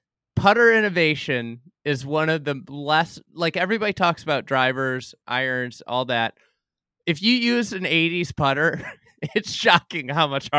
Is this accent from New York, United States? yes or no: no; Lake Bluff, Illinois, United States; And I grew up in Lake Bluff, Illinois, north of Chicago